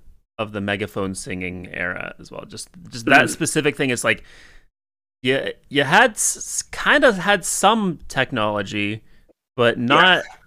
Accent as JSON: {"language": "English", "country": "United States", "accent": "American", "said": "Hearing myself say Bertie Wooster in my American accent is challenging."}